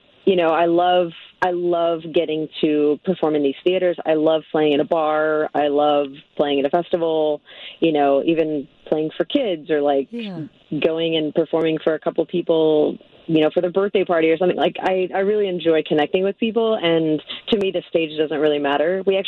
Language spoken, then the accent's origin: English; Texas, United States; I mean, it better be good, though, because I'm from Texas.